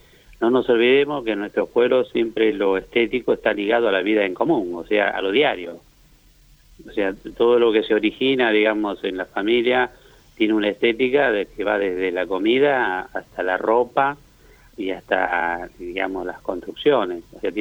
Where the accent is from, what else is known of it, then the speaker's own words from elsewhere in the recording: Tilcara, Jujuy, Argentina; desde mi Jujuy en Tilcara, desde muy chico, porque, bueno, trabajaba ahí, vivía, digamos, en Tilcara, y, bueno, toda mi familia somos de Tilcara, mi abuelo, mi bisabuelo.